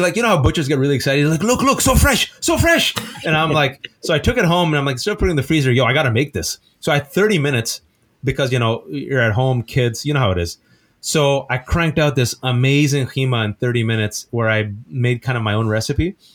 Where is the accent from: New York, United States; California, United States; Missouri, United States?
California, United States; Fremont; I'm a nobody from Fremont, California, who started off at Mehran Pakistani Indian restaurant.